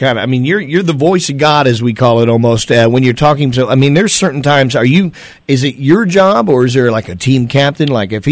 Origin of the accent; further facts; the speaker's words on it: Indiana, United States; But like I said, you knew I grew up in Indiana. Dad still lives across the street from Turn 1 at the Speedway.